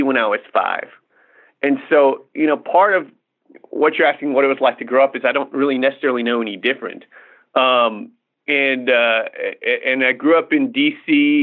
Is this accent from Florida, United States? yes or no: no; Washington, District of Columbia, United States; I grew up in Washington, D.C. My parents moved there when I was five